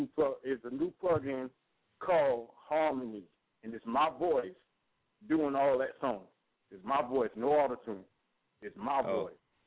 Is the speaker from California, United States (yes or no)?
no; Waterbury, South Carolina, United States; So in my hometown, too. I'm from Waterbury, South Carolina.